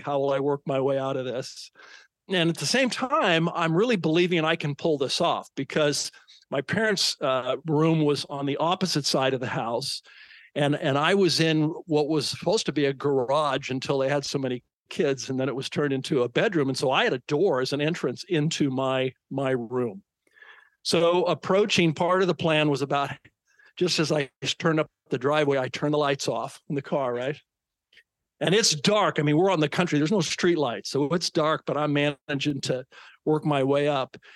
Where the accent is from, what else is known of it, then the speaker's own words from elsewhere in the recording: California, United States; a small ranch that I grew up on in Northern California, the Napa Valley